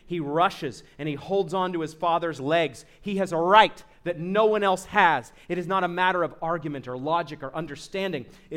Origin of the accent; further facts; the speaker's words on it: Maine, United States; I'm from Maine.